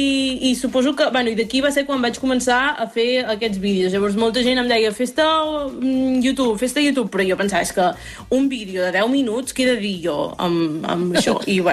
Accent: Catalonia, Spain; Llavors penso, doncs sí, sóc catalana, quina pregunta és aquesta?

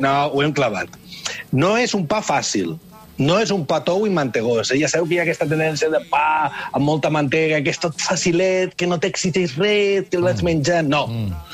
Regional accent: Vila-real, Valencian Community, Spain; jo sóc de Vila-real, de Castelló.

